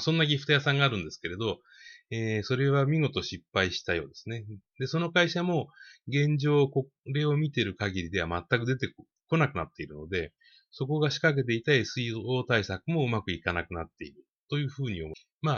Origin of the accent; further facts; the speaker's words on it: Gotemba, Shizuoka, Japan; それから僕の出身地御殿場なんですけど